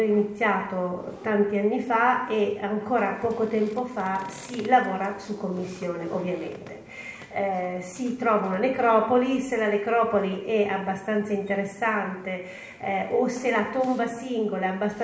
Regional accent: Piedmont, Italy; now in Milan, Italy; io poi sono piemontese di origine, ormai di adozione milanese, di 20 anni fa, anche di più

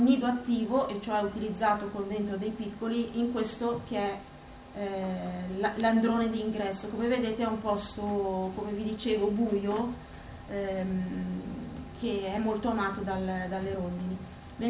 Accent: Villa Cortese, Lombardy, Italy; io sono di Villa Cortese

